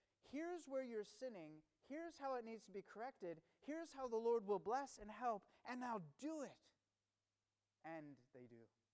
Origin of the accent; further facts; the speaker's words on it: Maryland, United States; One of my favorite things growing up in Maryland was these crazy lightning storms